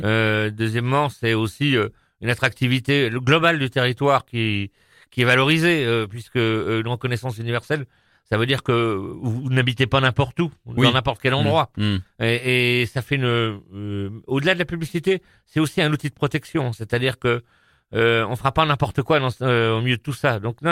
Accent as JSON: {"language": "French", "town": "Saint-Martin-en-Bresse", "region": "Bourgogne-Franche-Comté", "country": "France", "said": "Je suis de Saint-Martin-en-Bresse, donc je connais bien le sujet."}